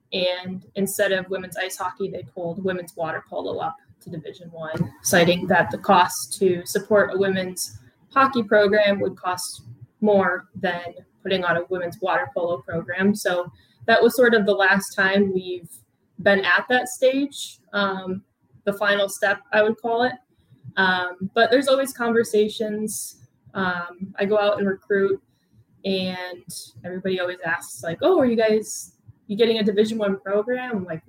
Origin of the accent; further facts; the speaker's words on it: Michigan, United States; Yeah, I think growing up in Michigan, I played for Little Caesars